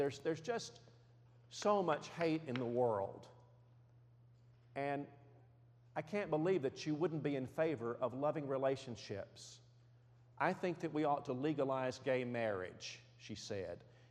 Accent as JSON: {"language": "English", "region": "Alabama", "country": "United States", "said": "I'm from Alabama. I know about meth labs."}